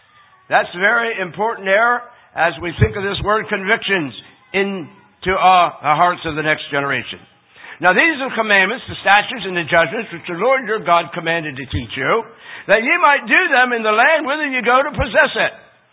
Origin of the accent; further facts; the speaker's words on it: Pennsylvania, United States; I don't know if it was only where I grew up in Pennsylvania, or if Bible schools weren't that prevalent yet